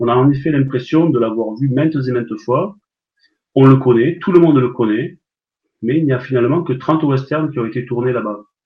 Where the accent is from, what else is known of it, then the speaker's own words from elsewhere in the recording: Paris, Île-de-France, France; accent: Parisian; parisien, j'ai mon accent qui ne le trahit pas.